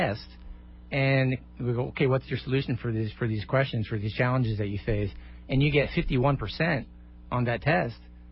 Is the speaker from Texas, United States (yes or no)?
no; Seattle, Washington, United States; You know, I never live in L.A. I grew up in Seattle. We always thought that L.A. was the devil.